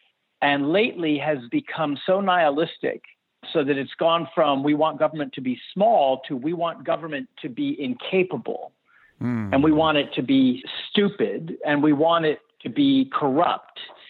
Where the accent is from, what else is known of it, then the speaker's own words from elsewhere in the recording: United States; For me, as an American, it's hard to anticipate how low it can get